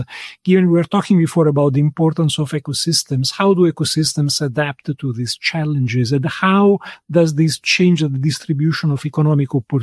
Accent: Italy; You know, I'm originally from Italy and often I go back. And when I go back, I'm from a small town in the center north of Italy. It's an area which has a strong agricultural tradition.

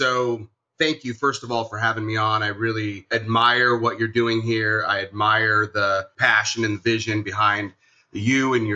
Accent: Arizona, United States; I'm from Arizona. And the reason I'm from Arizona is because my grandfather on my mom's side picked up his family, moved from Nebraska when my mom was young

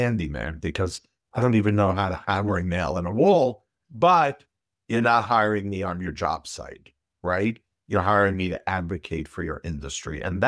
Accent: Brooklyn, New York, United States; So my journey started and continues in the great borough of Kings, also known as Brooklyn, New York.

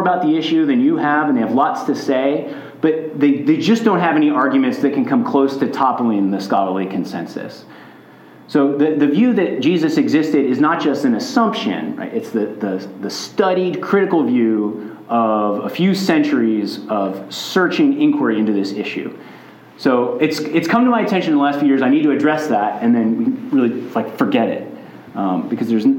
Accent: United States; You know, I'm from America, and we have people who like to argue that the earth is flat.

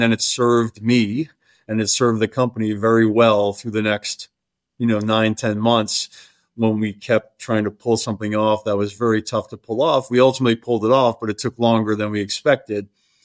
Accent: Worcester, Massachusetts, United States; I grew up in Massachusetts. I grew up in a city called Worcester, Massachusetts.

